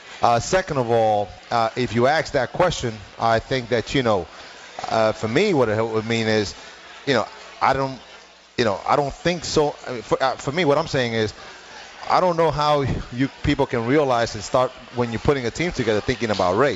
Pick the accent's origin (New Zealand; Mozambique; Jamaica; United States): United States; New York City, New York; The fact is, you know, growing up in New York City, I never think about race, Chris.